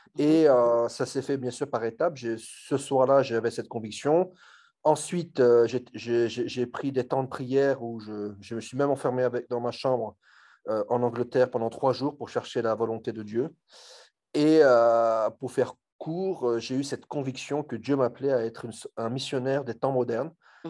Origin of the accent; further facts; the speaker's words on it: France; born there; je suis né en France, mais je suis d'origine asiatique. Ma mère est chinoise cambodgienne, mon père français cambodgien.